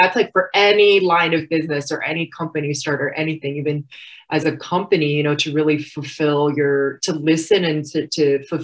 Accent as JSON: {"language": "English", "region": "California", "country": "United States", "tie": "born or raised there", "said": "but being of Chinese descent, and then just growing up in California, it was just Mexican influence, Middle Eastern, all of that."}